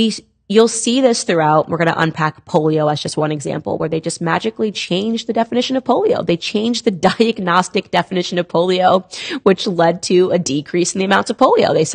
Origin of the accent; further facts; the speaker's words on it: Stamford, Connecticut, United States; I am from Connecticut. I grew up in Stamford, Connecticut.